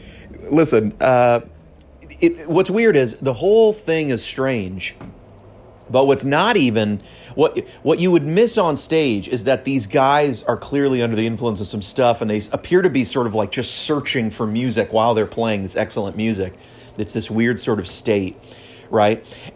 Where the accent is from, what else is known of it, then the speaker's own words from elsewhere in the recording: San Francisco, California, United States; I grew up in San Francisco, and the Mission District is where my church was.